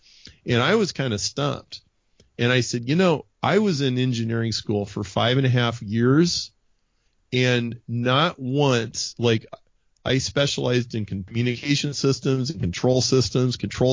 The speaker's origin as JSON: {"language": "English", "region": "Nebraska", "country": "United States", "tie": "born or raised there", "said": "We grew up in Nebraska and went to a very, very, very conservative church."}